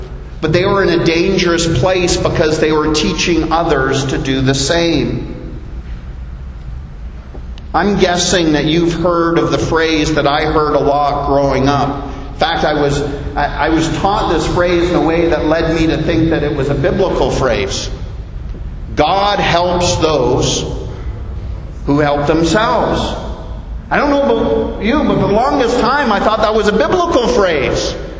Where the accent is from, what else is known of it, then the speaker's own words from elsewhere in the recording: Canada; now in Bahamas; As a Canadian, I was raised to always defer to the other person, to let others go ahead of you, to open doors for others.